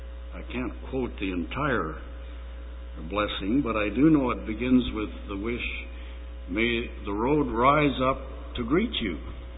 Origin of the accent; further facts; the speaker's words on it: Alberta, Canada; I grew up in Alberta, and I don't recall as a child the amount of wind